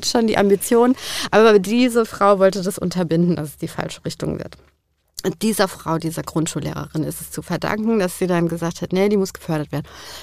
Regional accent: Frankfurt, Hesse, Germany; wo ich groß geworden bin, in Frankfurt-Nied, zu der Zeit, wo ich groß geworden bin, ich bin 81 geboren, da war es sehr grau und sehr hässlich draußen

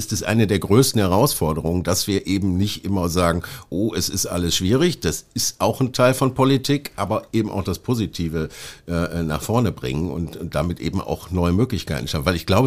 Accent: Oberhausen, North Rhine-Westphalia, Germany; Ich sag mal, in meiner Heimatstadt Oberhausen hält es sich so auf ungefähr einem Level jetzt seit einiger Zeit.

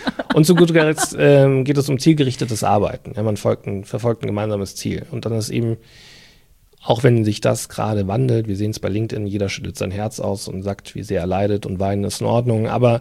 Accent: Regensburg, Bavaria, Germany; born there; ich komme ja gebürtig aus Regensburg

